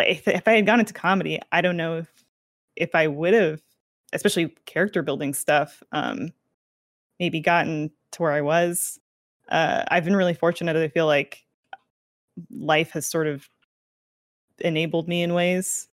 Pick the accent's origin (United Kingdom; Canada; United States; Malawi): Canada; Toronto, Ontario; I'm from Toronto